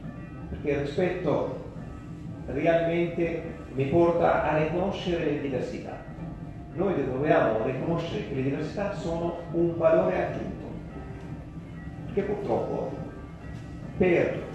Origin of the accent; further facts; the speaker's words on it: Hebron, West Bank, Palestine; Io sono nato e cresciuto in Palestina, nella città di Hebron, dove Hebron tutti i musulmani